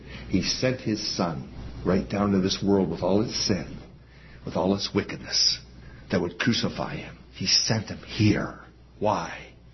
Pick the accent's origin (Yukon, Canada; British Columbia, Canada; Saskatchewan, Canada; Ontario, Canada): Ontario, Canada; born there; also born or lived in Maritimes; I used to live in Ontario. Well, I was born in Ontario. I lived longer in my life in the Maritimes than I did in Ontario.